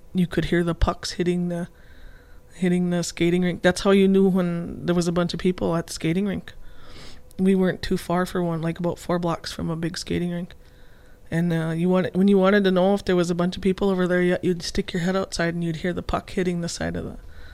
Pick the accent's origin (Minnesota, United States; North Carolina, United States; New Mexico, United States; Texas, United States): Minnesota, United States; International Falls; I grew up in International Falls, and we called that Duck, Duck, Gray Duck.